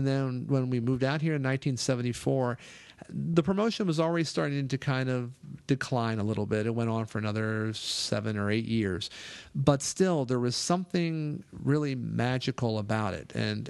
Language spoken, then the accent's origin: English; Baltimore, Maryland, United States; So they were doing New York and Philadelphia and Washington and Baltimore, where I was, and all over the place.